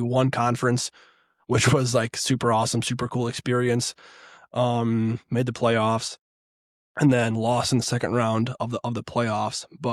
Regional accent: Wisconsin, United States; And then I'm from Wisconsin.

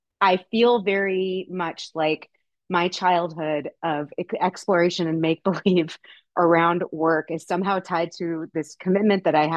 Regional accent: Tucson, Arizona, United States; I grew up in Tucson, Arizona in the desert. We spent a lot of time weirdly outside, despite how incredibly hot it was.

